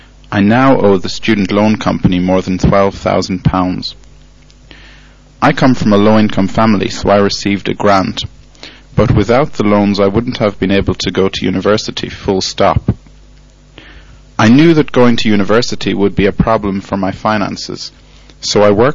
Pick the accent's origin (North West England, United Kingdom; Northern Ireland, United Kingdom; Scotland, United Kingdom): Northern Ireland, United Kingdom; I am 25 from County Londonderry in Northern Ireland.